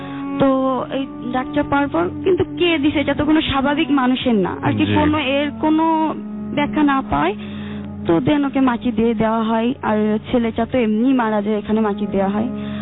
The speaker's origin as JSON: {"language": "Bangla", "town": "Khulna", "region": "Khulna Division", "country": "Bangladesh", "said": "খুলনা নিরালা থেকে আসছি।"}